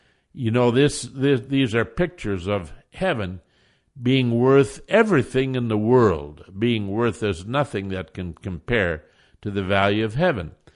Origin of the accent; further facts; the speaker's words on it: Iowa, United States; Now, I grew up in Iowa, and every little town had its city dump